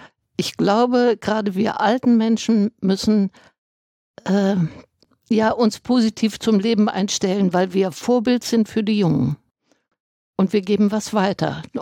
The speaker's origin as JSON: {"language": "German", "town": "Dresden", "region": "Saxony", "country": "Germany", "tie": "born there", "said": "ich bin in Dresden geboren."}